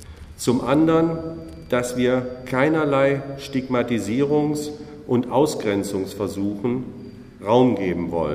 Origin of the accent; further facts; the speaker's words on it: Ravensburg, Baden-Württemberg, Germany; bei uns daheim in Ravensburg